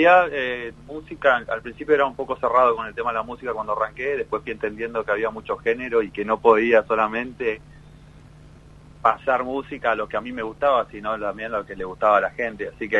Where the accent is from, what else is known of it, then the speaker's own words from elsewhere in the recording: Río Grande, Tierra del Fuego, Argentina; now in Buenos Aires, Argentina; yo soy de Río Grande, soy pueguino. Uh-huh. Estoy viviendo hace 7 meses acá en Buenos Aires.